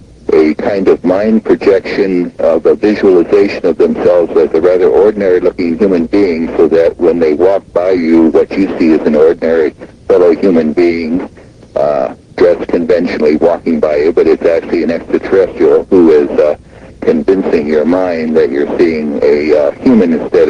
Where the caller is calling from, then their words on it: Seattle, Washington, United States; Seattle, Washington.